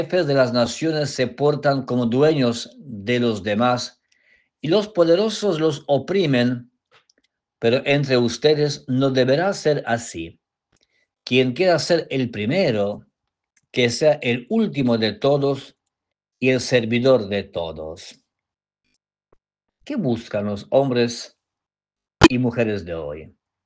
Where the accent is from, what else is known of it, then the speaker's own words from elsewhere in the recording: Poland; Todavía estoy de vacaciones en mi país natal, Polonia.